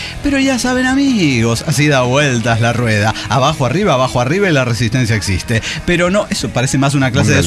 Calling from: North Carolina, United States; Bueno, por ahora, desde North Carolina.

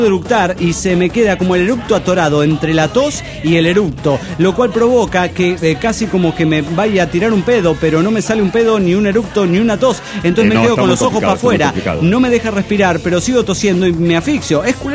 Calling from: León, Guanajuato, Mexico; Desde León, Guanajuato les saluda

